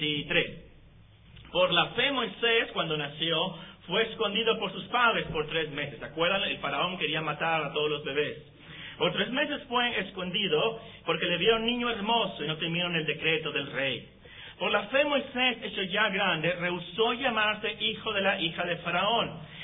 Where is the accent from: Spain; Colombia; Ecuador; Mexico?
Mexico; Como mexicanos, no tenemos algo de nuestra historia que nos hable acerca de la sangre rociada.